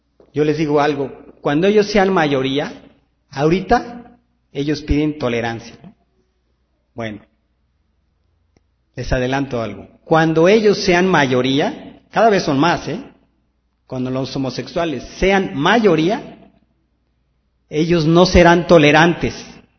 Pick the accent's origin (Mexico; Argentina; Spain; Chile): Mexico; como mexicanos oponernos a estas propuestas pervertidas.